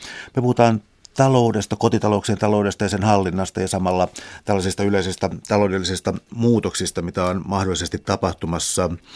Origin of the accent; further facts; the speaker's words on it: Helsinki, Uusimaa, Finland; mä oon syntynyt Helsingissä ja täällä kasvanut